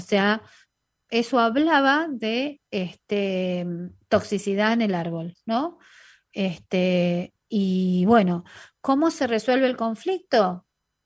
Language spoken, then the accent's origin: Spanish; Quito, Pichincha, Ecuador; Buenas noches, soy de Quito, Ecuador